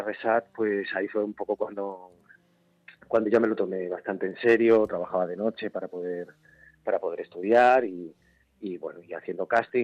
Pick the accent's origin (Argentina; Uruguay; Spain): Spain; Madrid, Community of Madrid; es mi barrio, o sea, quiero decir, vengo de allí, mi familia, toda mi familia vivía allí, y bueno, pues, bueno, un barrio popular de las afueras de Madrid